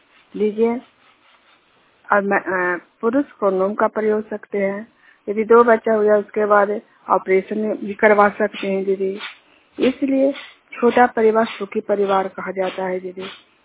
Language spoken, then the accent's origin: Hindi; Juniyar, Bihar, India; junior गांव के रहने वाली हूँ